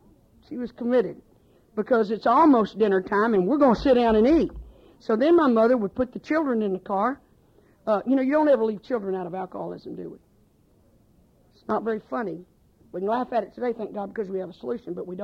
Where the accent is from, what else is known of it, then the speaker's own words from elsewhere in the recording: Pasadena, Texas, United States; born there; I was born in Pasadena, Texas. Not my fault.